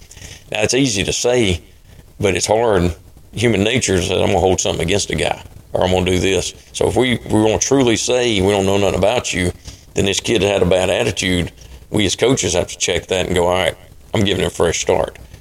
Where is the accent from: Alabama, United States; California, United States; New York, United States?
Alabama, United States; Anderson; look, I came from Anderson. I told you I came from a little junior high school and didn't play football in eighth or ninth grade, and I went to Lauderdale County.